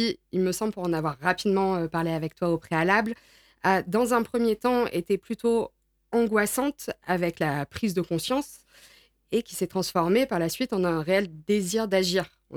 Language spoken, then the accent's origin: French; Grenoble, Auvergne-Rhône-Alpes, France; accent: Grenoble; veuillez excuser mon accent grenoblois